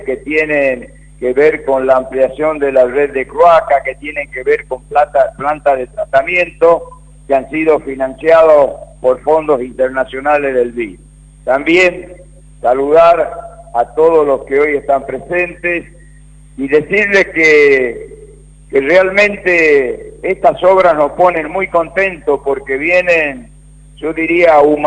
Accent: Tucumán, Argentina; como tucumanos

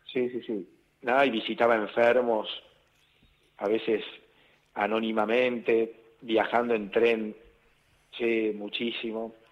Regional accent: Buenos Aires, Argentina; Yo nací en Barrio Norte, Recoleta

